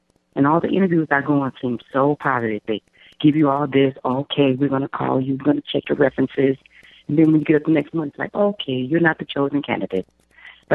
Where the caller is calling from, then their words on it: Illinois, United States; And I'm calling from Illinois.